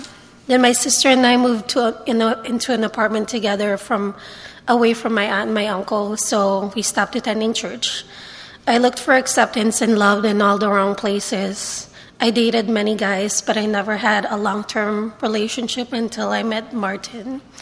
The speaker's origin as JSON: {"language": "English", "country": "Philippines", "tie": "born there", "said": "I was born in the Philippines. My mom works, so I grew up with nannies all my life. My father was already working in Saudi Arabia, so from the start, I grew up without my dad. My mother was a devout Catholic"}